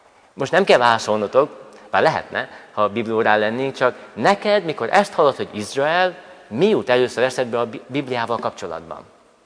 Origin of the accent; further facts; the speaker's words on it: Tápiószőlős, Pest, Hungary; a tápiószorúsi gyülekezet, ahol felnőttem, most a pasarjéti gyülekezetben szolgálok